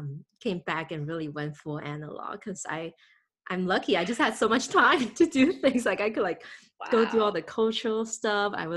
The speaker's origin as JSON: {"language": "English", "country": "Taiwan", "tie": "born or raised there", "also_born_or_lived": "Bangkok, Thailand", "said": "So I'm Taiwanese. So I grew up in Taiwan and actually in Bangkok, Thailand too. I kind of country hop because my family worked in Thailand all the way up till I graduated high school."}